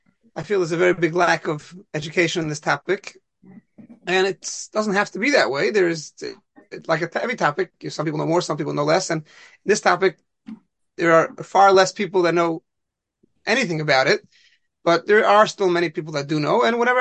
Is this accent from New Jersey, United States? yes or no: yes; Lakewood, New Jersey, United States; Lakewood. That's it. Straight Lakewood from the beginning.